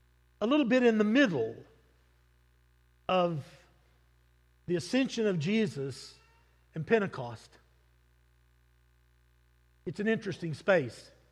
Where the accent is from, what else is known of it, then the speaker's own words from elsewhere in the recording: El Paso, Texas, United States; So I grew up in El Paso, and so I grew up around a lot of little Hispanic kids.